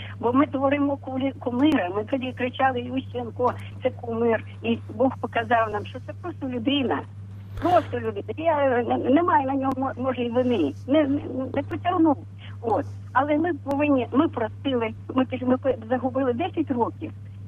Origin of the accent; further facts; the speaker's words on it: Kyiv, Ukraine; now in Vinnytsia Oblast, Ukraine; я з Києва і живу на Вінниччині.